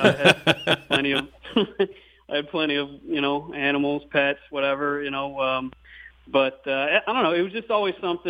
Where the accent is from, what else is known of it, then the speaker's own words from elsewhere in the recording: Medina, Ohio, United States; Especially, I mean, I'm from just south of Cleveland. I'm from Medina, Ohio, technically.